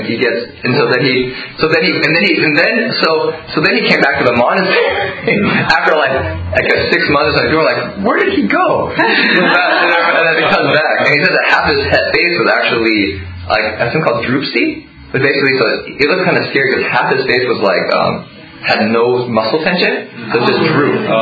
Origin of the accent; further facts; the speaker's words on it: United States; I grew up here in America, being Asian American, so I can kind of understand the dynamic.